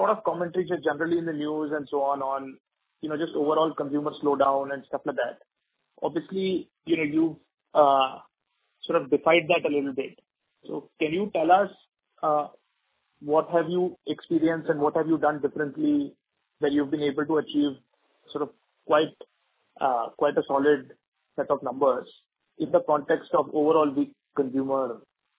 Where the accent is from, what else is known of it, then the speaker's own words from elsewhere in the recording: Mumbai, Maharashtra, India; So for example, you know, I'm from Bombay